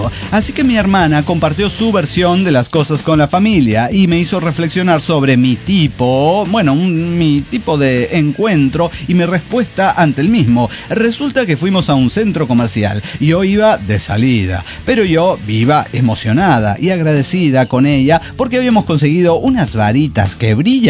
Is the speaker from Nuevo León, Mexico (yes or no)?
no; Oaxaca, Mexico; como buen oaxaqueño, vengo a hacerla de pedo